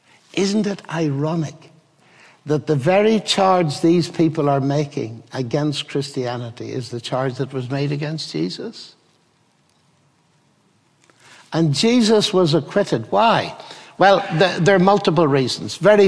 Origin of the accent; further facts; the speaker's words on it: Ireland; Now, I come from Ireland. You may have recognized that on the way along.